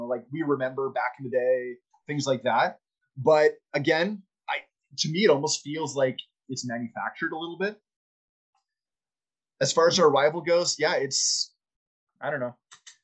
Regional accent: Edmonton, Alberta, Canada; Hey, I grew up in Edmonton. I'm an Oilers guy from the 80s.

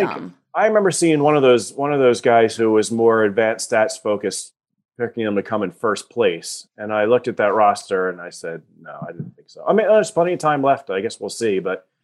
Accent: Philadelphia, Pennsylvania, United States; Philly suburbs. And I worked in the Flyers PR department actually for 8 seasons before I moved out here.

